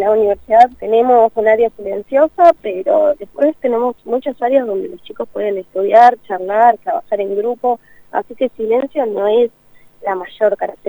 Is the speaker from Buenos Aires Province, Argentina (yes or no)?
yes; La Plata, Buenos Aires Province, Argentina; Yo soy de La Plata, vine a estudiar a la Universidad Nacional de La Plata la carrera de bibliotecología